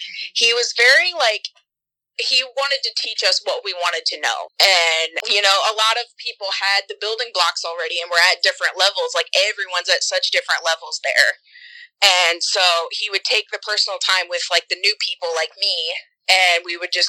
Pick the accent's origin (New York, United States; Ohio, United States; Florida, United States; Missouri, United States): Ohio, United States; also born or lived in South Carolina; I was born in South Carolina okay. and raised there until I was about 7, mm-hmm. and then moved to Ohio when my parents divorced